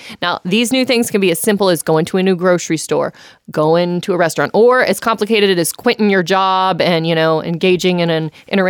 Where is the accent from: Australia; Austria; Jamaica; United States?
United States; Killeen, Texas; You know, I'm from Killeen, Texas.